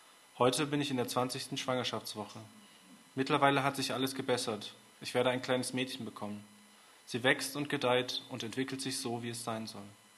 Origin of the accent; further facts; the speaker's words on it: Heidelberg, Baden-Württemberg, Germany; Ich komme aus Heidelberg und gehe dort auch in die Calvary Chapel.